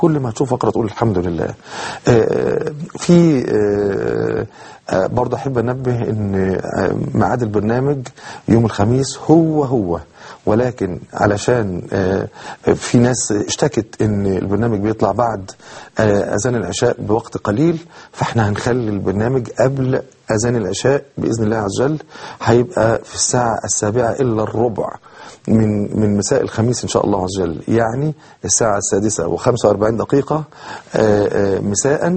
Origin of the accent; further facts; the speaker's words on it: Cairo, Cairo Governorate, Egypt; عندنا في القاهرة.